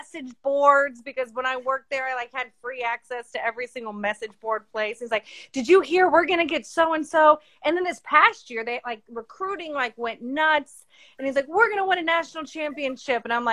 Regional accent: New York, United States; I grew up in New York.

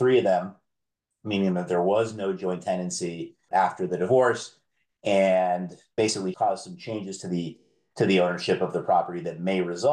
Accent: Massachusetts, United States; because I'm from Massachusetts, and Westford is part of the Merrimack Valley, as we call it, the same area that I grew up in.

